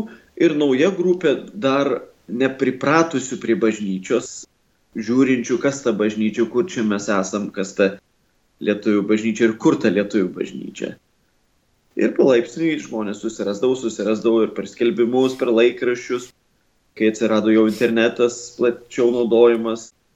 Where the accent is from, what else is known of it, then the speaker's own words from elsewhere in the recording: Šilalė, Tauragė County, Lithuania; now in London, United Kingdom; Aš esu kilęs iš Šilalės, esu žemaitis, Telšių vyskupijos kunigas.